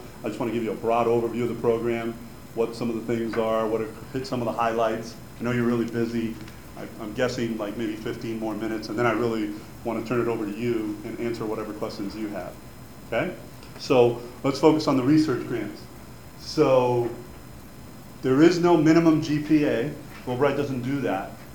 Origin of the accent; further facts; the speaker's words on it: Cuba; born there; first language Spanish; English is a second language; I was born in Cuba. I'm a native speaker of Spanish.